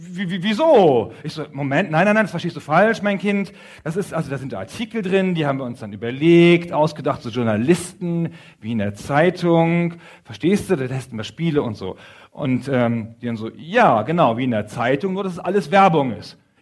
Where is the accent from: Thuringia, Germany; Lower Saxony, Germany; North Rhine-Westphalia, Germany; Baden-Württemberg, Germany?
Lower Saxony, Germany; Bevern; wir kommen zusammen aus Befern in Niedersachsen, in Südniedersachsen.